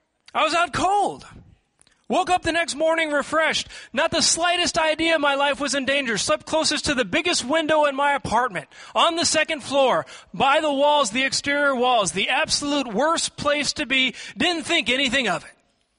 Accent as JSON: {"language": "English", "town": "Seattle", "region": "Washington", "country": "United States", "tie": "born or raised there", "moved": "yes", "lives_now": "Texas, United States", "said": "When I grew up in Seattle, I was ready for said natural disasters that occur in Seattle."}